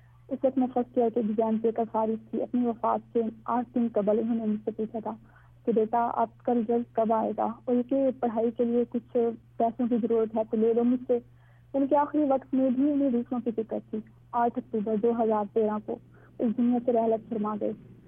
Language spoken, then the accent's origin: Urdu; Mailsi, Punjab, Pakistan; میں میلسی کی رہنے والی ہوں.